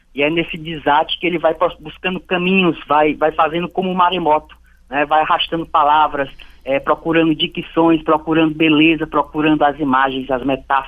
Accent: Piauí, Brazil; moved away as an adult; Eu saí do Piauí com 22 anos de idade. Hoje eu estou com 30.

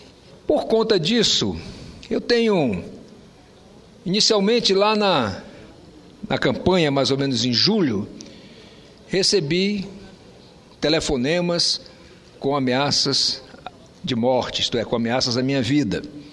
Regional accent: Roraima, Brazil; nós que nascemos, que vivemos em Roraima e que somos chamados de Macuxis

